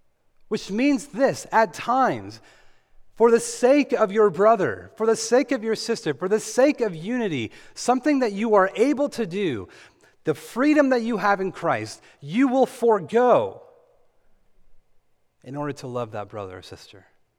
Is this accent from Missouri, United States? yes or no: no; California, United States; because I'm from California. I learned to preach without shoes on, okay?